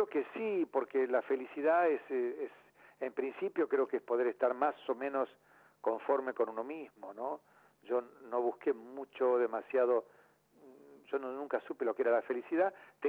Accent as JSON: {"language": "Spanish", "town": "Tandil", "region": "Buenos Aires Province", "country": "Argentina", "tie": "born or raised there", "moved": "yes", "lives_now": "Buenos Aires, Argentina", "said": "ya en Tandil sentí ese llamado tan fundamental que me hizo salir de mi pueblo, de mi ciudad, dejar todo de lado y venirme a Buenos Aires a estudiar"}